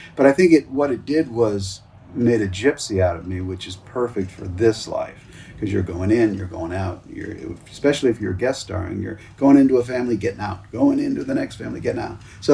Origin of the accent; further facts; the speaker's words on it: Sarasota, Florida, United States; born there; I was born in Sarasota, Florida, and 3 weeks later, I was the youngest kid to take a plane right out of there to New Orleans.